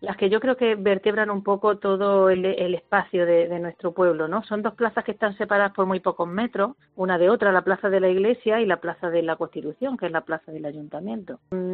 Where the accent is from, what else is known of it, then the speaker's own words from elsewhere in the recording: Navas de San Juan, Andalusia, Spain; Bueno, pues mi pueblo es un pueblo pequeño que está localizado en la vertiente sur de Sierra Morena y nos sentimos muy de esta tierra.